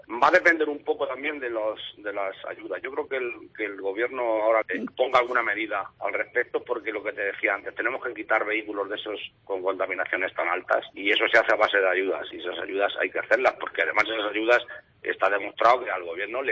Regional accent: Spain; ya sabes cómo somos los españoles, en ese sentido somos un poco raritos

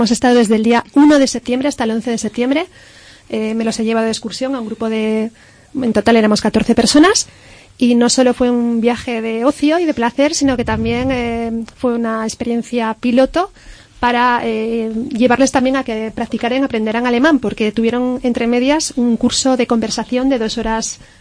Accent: Veguellina de Órbigo, Castile and León, Spain; yo salí de mi pueblo, Beguina de Órbigo, sin saber absolutamente ni una sola palabra de alemán

